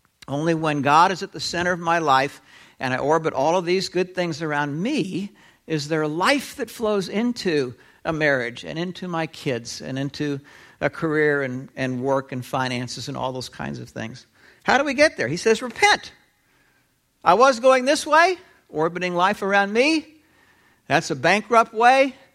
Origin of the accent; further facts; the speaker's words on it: United States; born there; I was born in America. I'm an American by birth.